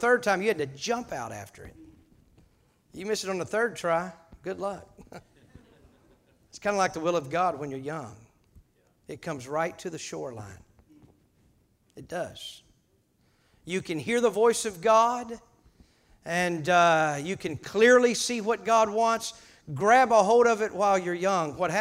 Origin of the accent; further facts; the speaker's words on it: Missouri, United States; when I grew up in southern Missouri, I grew up near the Black River.